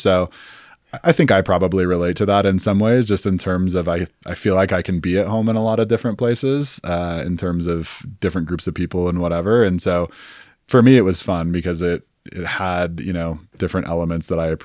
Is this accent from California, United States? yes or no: no; Boulder, Colorado, United States; When people who were growing up in Boulder in the 70s, right? Like, or 80s, you know, were experiencing. And so it was changing. But I think about it from the perspective of, I certainly appreciate growing up in a place where there was one high school.